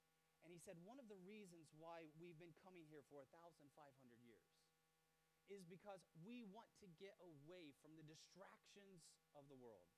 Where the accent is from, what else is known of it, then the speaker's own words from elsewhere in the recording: Indiana, United States; My hometown is in a state called Indiana.